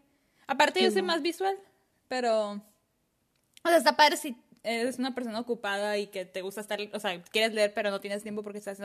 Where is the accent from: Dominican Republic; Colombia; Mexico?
Mexico; Sonora; Yo soy de Sonora, güey.